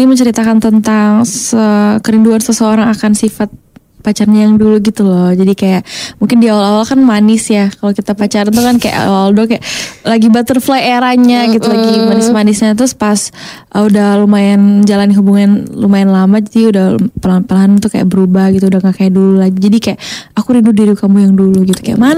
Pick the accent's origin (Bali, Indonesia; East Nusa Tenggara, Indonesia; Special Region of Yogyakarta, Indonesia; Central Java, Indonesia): Bali, Indonesia; Iya, di kampung halaman aku.